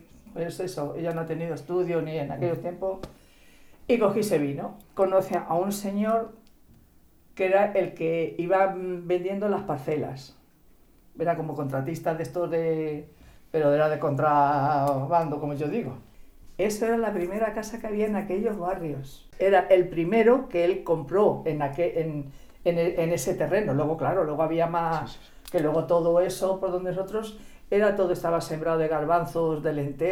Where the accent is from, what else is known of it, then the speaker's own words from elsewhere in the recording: Motilla del Palancar, Castilla-La Mancha, Spain; Con mi abuela, en Motilla del Palancas.